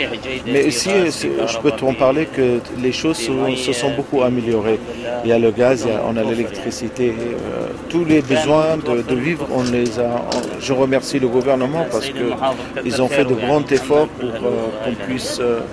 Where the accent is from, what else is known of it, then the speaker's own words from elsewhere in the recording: Daraa, Daraa Governorate, Syria; Depuis que je suis né, j'habite à Dera, dans le quartier Al-Menchiyeh.